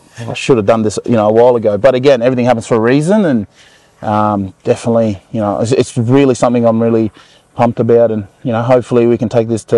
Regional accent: Queensland, Australia; now in Sydney, Australia; Mind you, I'm originally from Queensland

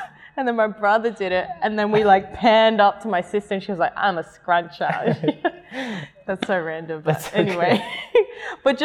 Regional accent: Sydney, New South Wales, Australia; So I was born in Sydney, Australia. My mum is Australian, my dad's originally from Tonga. I grew up out west in Busby, in Liverpool.

